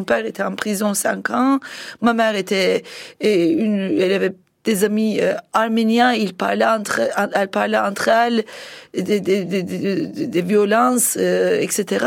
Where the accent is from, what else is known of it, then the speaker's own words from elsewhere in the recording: Turkey; je peux être une femme, mais je suis turque